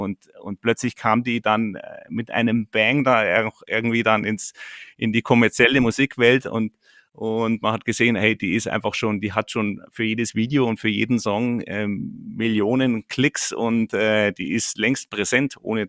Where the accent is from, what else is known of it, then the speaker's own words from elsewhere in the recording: Bad Tölz, Bavaria, Germany; born there; Ich bin Bayer durch und durch. Ich bin hier in Bad Hölz geboren und ich stehe voll zu meinen Wurzeln. Ich bin mit Rockmusik aufgewachsen